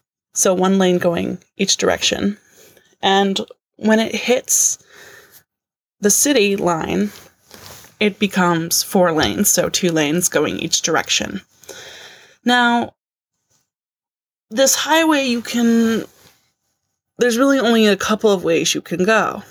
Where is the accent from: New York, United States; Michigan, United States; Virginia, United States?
New York, United States; Albany